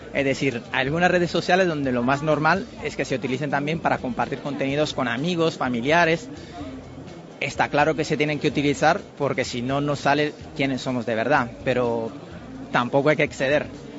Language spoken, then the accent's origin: Spanish; Italy; Spanish is a second language; yo por ejemplo soy italiano